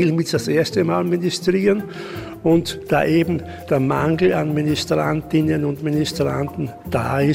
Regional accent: Illmitz, Burgenland, Austria; Ich bin eigentlich ein echter Burgenländer in dem Sinn, wie es in der Landeshymne heißt. Jetzt bin ich am Bett der Raab und komme durch aus Ilmitz, Seewinkel, vom Heideland.

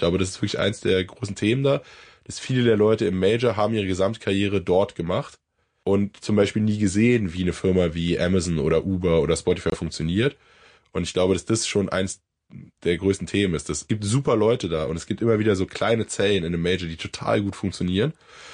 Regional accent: Berlin, Germany; born or raised there

